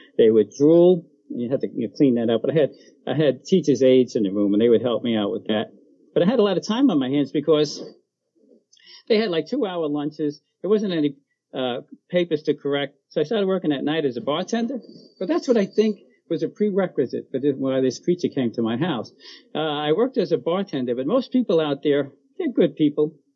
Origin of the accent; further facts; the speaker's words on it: Brooklyn, New York, United States; born there; So real quick, I was born in Brooklyn. Back in the day, I went to parochial school, all boys parochial school.